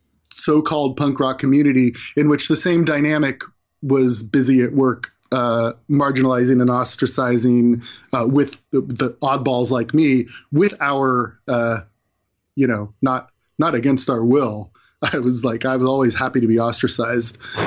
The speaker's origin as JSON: {"language": "English", "region": "California", "country": "United States", "tie": "born or raised there", "said": "you know, I grew up in California. We didn't have guys like that."}